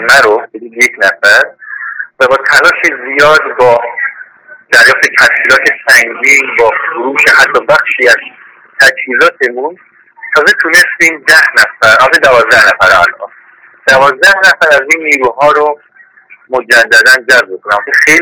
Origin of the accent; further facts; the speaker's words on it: Sanandaj, Kurdistan, Iran; born there; متولد کردستان هستم، سنندج.